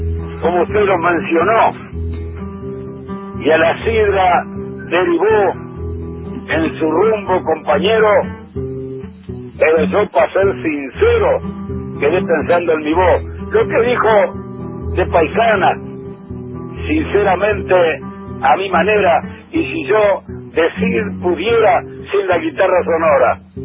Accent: Uruguay; now in Argentina; Yo conozco todo el país, yo soy uruguayo.

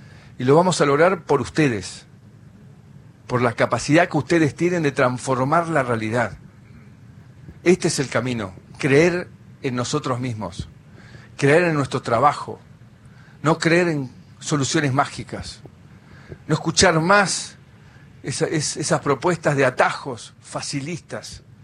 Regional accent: Argentina; Me siento muy orgulloso como presidente y como argentino

